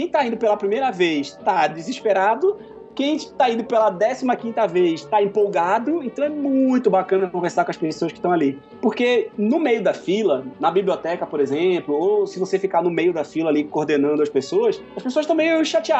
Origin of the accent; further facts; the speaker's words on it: Brazil; que eu sou brasileiro